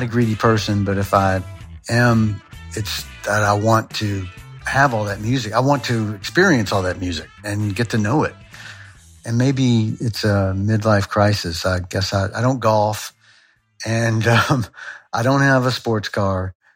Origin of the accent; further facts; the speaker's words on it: Bardstown, Kentucky, United States; now in Louisville, United States; I grew up in Bardstown, Kentucky, live in Louisville, Kentucky.